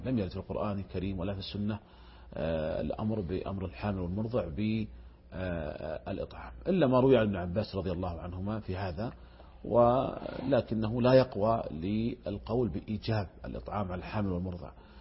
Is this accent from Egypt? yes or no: no; Saudi Arabia; الشركات عندنا في المملكة العربية السعودية ملزمة بدفع زكواتها